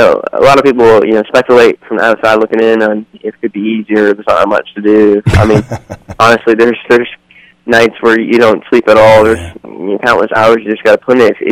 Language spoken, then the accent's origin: English; Westmore, Iowa, United States; I'm originally from Westmore, Iowa